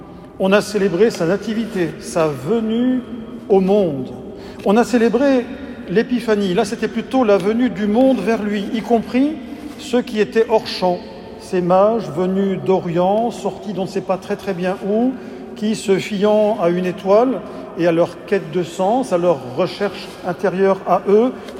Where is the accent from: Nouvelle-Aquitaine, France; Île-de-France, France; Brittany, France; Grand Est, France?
Brittany, France; comme c'était le cas chez moi en Bretagne